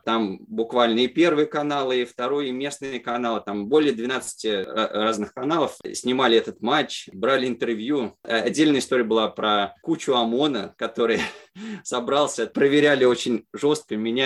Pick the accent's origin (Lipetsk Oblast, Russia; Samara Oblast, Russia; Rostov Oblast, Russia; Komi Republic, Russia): Samara Oblast, Russia; Samara; в Самаре, в моем родном городе